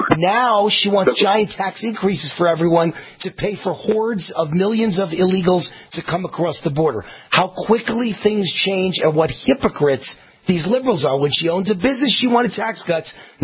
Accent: New York, United States; I'm from the New York area.

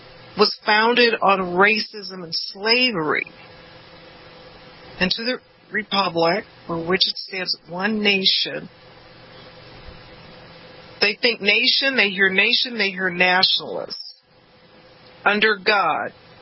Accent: Los Angeles, California, United States; I also went to schools that were predominantly Japanese, and I grew up in South Central, but across the street from the Gardena Line.

